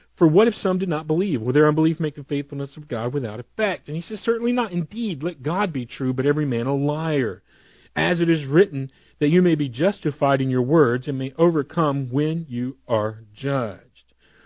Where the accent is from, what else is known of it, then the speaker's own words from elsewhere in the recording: United States; born there; yeah, I was born in America, therefore I'm a Christian, put Christian on my thing, right?